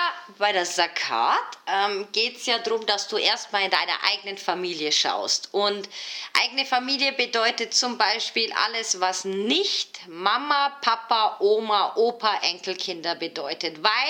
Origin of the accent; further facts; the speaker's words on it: Turkey; now in Switzerland; ich bin Türkin, ich schaue immer gleich halt, wo in der Türkei könnte ich mein Geld dieses Jahr loswerden?